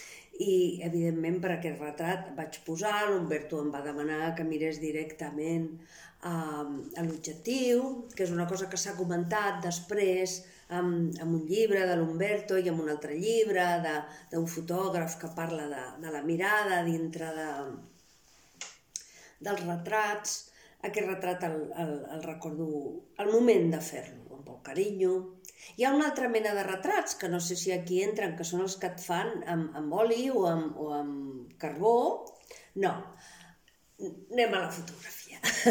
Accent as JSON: {"language": "Catalan", "town": "Palma", "region": "Balearic Islands", "country": "Spain", "tie": "born there", "lives_now": "Gaià, Spain", "said": "tinc 71 anys, visc a Vespella de Gaià, és un poble petit i bonic de Tarragona, però no vaig néixer aquí. Jo vaig néixer a Palma de Mallorca"}